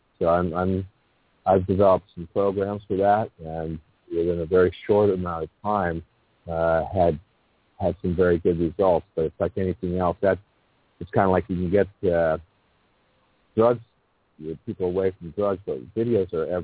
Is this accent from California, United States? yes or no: yes; Los Angeles, California, United States; I grew up in Los Angeles.